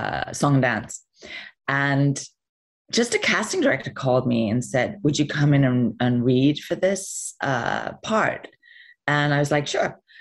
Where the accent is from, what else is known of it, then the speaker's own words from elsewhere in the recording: England, United Kingdom; I'm English.